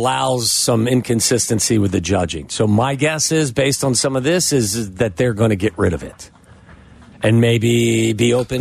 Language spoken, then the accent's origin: English; Chicago, Illinois, United States; also born or lived in Ohio; I'm not going to play for Ohio because I was born there. I'm a Chicagoan.